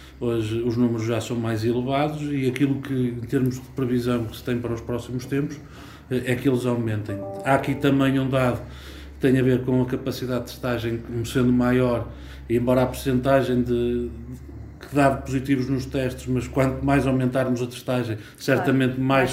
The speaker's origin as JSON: {"language": "Portuguese", "country": "Portugal", "said": "nenhum de nós, enquanto portugueses, enquanto cidadãos"}